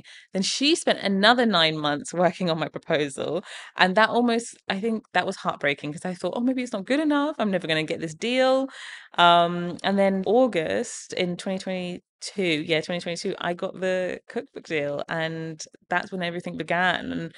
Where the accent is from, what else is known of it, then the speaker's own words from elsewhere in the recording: England, United Kingdom; even some of the recipes that I have from growing up in England are in there.